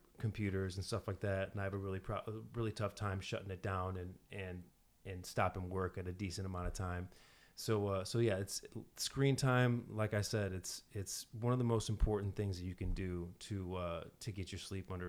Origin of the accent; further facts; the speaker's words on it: St. Louis, Missouri, United States; he's got the great podcast from my hometown, St. Louis.